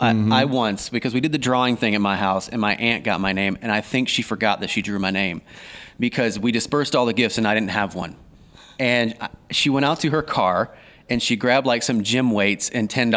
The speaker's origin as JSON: {"language": "English", "region": "Georgia", "country": "United States", "tie": "born or raised there", "said": "I grew up in South Georgia and it's like 70 degrees outside during Christmas."}